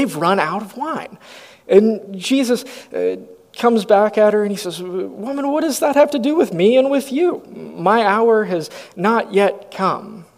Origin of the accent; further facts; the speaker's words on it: Atlanta, Georgia, United States; also born or lived in Dallas; I was born in Dallas. I grew up in metro Atlanta in Georgia. And so the southern manners are just part of who I am.